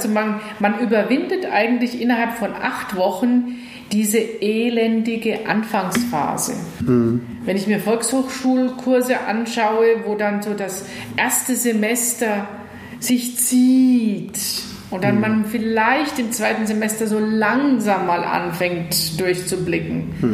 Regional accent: West Germany, Germany; Ich bin im Westen groß geworden.

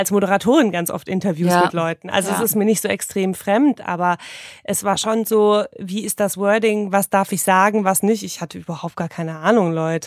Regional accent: Hamburg, Germany; Wir kommen auch aus Hamburg.

